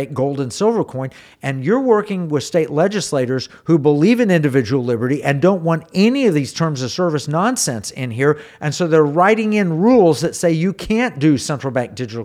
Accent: Oklahoma, United States; You know, I grew up in Oklahoma.

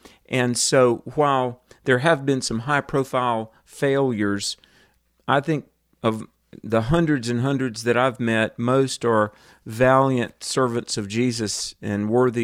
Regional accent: Greensboro, North Carolina, United States; It's going to be in North Carolina, my home state of Greensboro, North Carolina.

